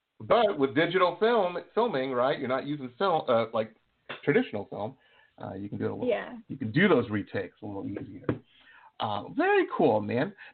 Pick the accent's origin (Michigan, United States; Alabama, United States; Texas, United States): Michigan, United States; Detroit; I went to college in Boston, and I grew up in Detroit